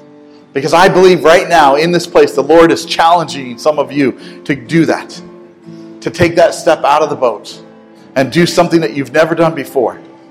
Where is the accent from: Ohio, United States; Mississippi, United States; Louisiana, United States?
Ohio, United States; Ravenna; Yeah, I'm from Ravenna. I graduated from Southeast.